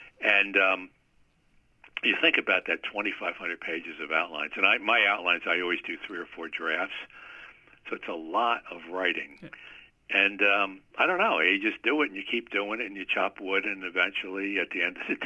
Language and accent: English; Newburgh, New York, United States; I grew up in Newburgh, New York, and the Palatine Club was pretty close, and we didn't have the money to belong.